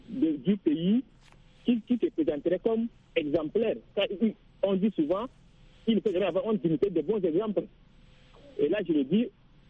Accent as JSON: {"language": "French", "country": "Chad", "lives_now": "Cameroon", "said": "parce que moi je suis au Cameroun, mais je suis tchadien."}